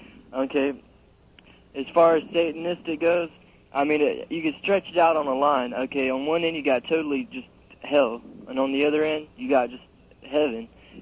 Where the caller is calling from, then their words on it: Jacksonville, Florida, United States; I'm calling from Jacksonville in Florida.